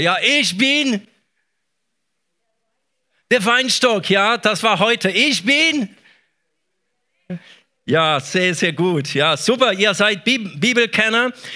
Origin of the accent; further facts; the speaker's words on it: Poland; ich komme aus Polen.